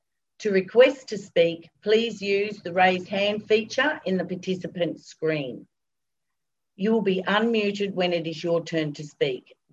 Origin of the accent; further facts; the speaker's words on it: Coffs Harbour, New South Wales, Australia; I'm from Coffs Harbour, New South Wales in Australia. I'm on the East Coast.